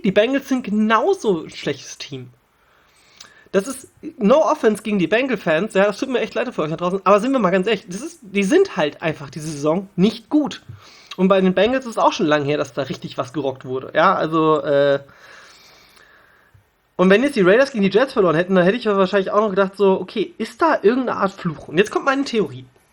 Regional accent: Hanover, Lower Saxony, Germany; born there; das muss ich als gebürtiger Hannoveraner zugeben

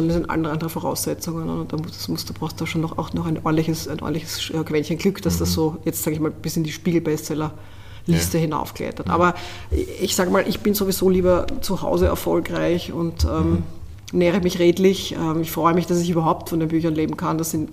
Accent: Vienna, Austria; Als Wienerin.

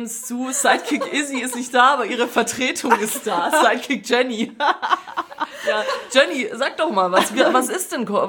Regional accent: Croatia; ich bin ja gar kein Schwabe. Ich bin auch ein Fake-Schwabe. Ich bin eigentlich Kroate, aber ich tue so, als wäre ich Schwabe.

